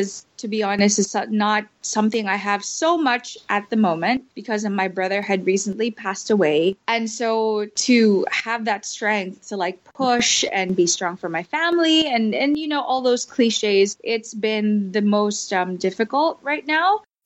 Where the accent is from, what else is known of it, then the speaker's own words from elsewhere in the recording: Philippines; I'm from the Philippines, and I'm a TV and event host or presenter.